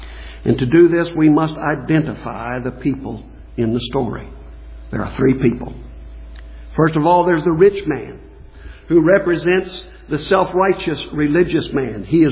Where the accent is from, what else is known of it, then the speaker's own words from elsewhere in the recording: West Virginia, United States; I come from West Virginia. And particularly in my childhood, the folks down in southern West Virginia coal fields, there was a lot of poor people down there.